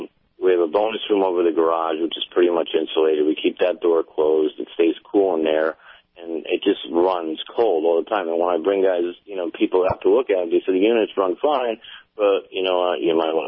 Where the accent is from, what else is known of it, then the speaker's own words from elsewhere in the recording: Vermont, United States; being from up north, I lived with wood burning stoves, and you know, I grew up in Vermont, and you know, we had oil heat and electric backup for emergencies and stuff like that.